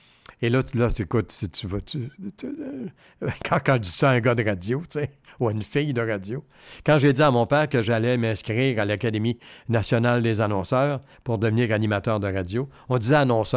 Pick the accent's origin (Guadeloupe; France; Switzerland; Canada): Canada; Montreal, Quebec; born there; Né à Montréal, sur Saint-Denis, à deux portes de chez Clermont Motors.